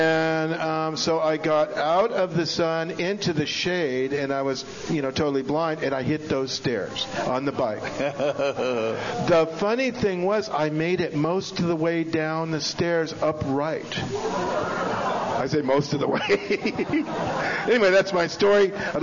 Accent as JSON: {"language": "English", "town": "Alameda", "region": "California", "country": "United States", "tie": "born or raised there", "said": "And I grew up in Alameda, the city of Alameda, and on the towards the east side of the island"}